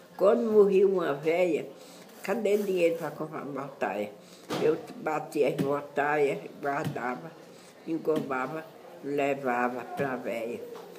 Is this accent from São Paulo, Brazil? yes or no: no; Campina Grande, Paraíba, Brazil; Eu sou de Campina Grande.